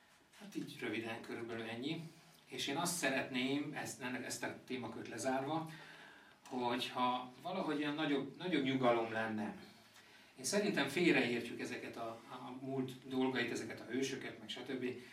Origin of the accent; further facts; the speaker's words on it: Dunapataj, Bács-Kiskun, Hungary; now in Paks, Hungary; én Dunapatajról származom, most Pakson élek, már ott is otthon vagyok, meg itt is itthon vagyok